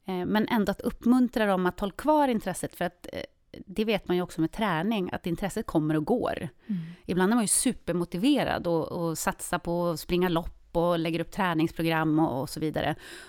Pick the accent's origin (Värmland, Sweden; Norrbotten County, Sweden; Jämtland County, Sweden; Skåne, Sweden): Norrbotten County, Sweden; Jokkmokk; Jag är uppväxt i Jokkmokk.